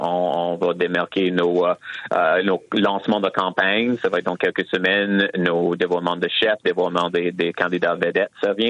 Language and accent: French; Quebec, Canada; moi je viens des cantons de l'Est.